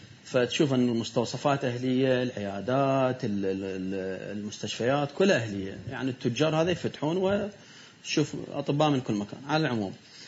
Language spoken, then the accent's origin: Arabic; Iraq; accent: Iraqi; خاصة بين الدول العربية ولهجتنا العراقية.